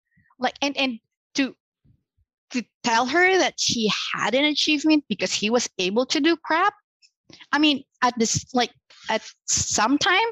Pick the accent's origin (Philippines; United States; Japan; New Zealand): Philippines; he would have wanted from me as a Filipina wife would be someone to be a maid.